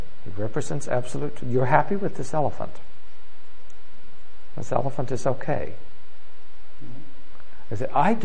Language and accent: English; California, United States; now in Switzerland; from Switzerland and originally from California.